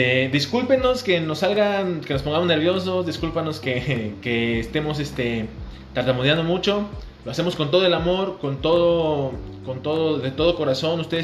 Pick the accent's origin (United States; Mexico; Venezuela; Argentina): Mexico; También soy mexicano y pues también, como dijo Benjamín, residimos en Missouri.